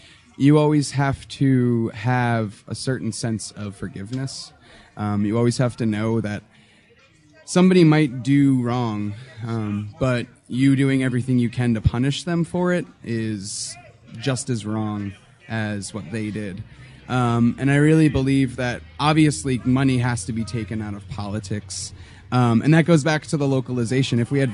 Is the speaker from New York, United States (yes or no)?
yes; New York, United States; Well, originally, I'm from New York. I'm a New Yorker.